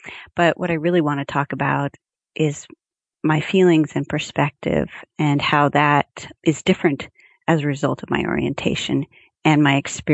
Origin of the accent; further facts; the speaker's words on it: Seattle, Washington, United States; but we grew up in Seattle.